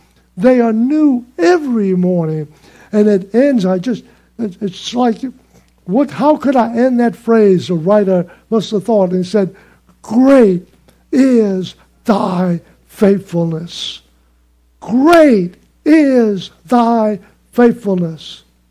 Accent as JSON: {"language": "English", "town": "New Orleans", "region": "Louisiana", "country": "United States", "tie": "born or raised there", "said": "I grew up in New Orleans, out on Airline Highway"}